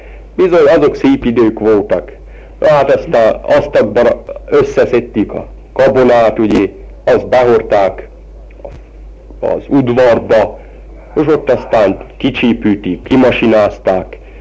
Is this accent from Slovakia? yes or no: yes; Zemianska Olča, Nitra Region, Slovakia; Nemesócsai lakos, 50 éves, születtem 1921-ben Nemesóc